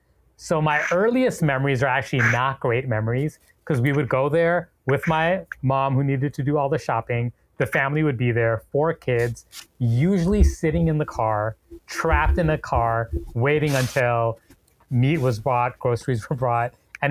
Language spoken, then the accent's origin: English; Chicago, Illinois, United States; also born or lived in Kuwait; And I was raised as a confused third culture kid in so many ways. But Chicago became home starting in 1990 because of the Gulf War. I've lived all over the world since then.